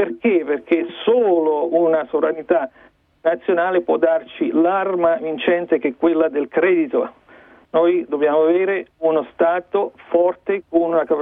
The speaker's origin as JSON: {"language": "Italian", "region": "Marche", "country": "Italy", "said": "Non solo perché io sono marchigiano e quindi mi troverei separato dall'Italia del Nord."}